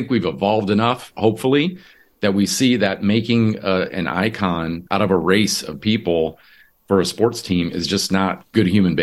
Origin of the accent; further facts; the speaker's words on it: Michigan, United States; born there; also born or lived in South Dakota / North Dakota / Mississippi; So even though I was born in Michigan and that's where my tribe is in my home community, I grew up all over the country. So South Dakota, North Dakota, Mississippi.